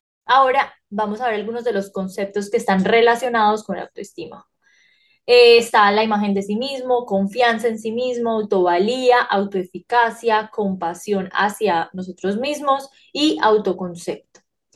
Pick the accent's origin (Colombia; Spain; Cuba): Colombia; de Colombia, soy psicóloga